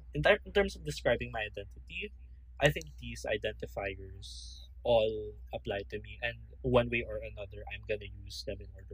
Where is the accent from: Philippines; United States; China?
Philippines; For my nationality, I'm Filipino.